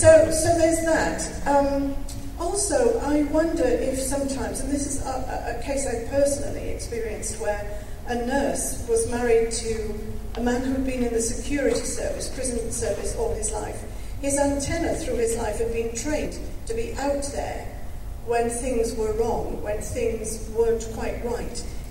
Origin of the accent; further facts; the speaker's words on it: Wales, United Kingdom; because I'm Welsh and I don't have that kind of cut glass accent.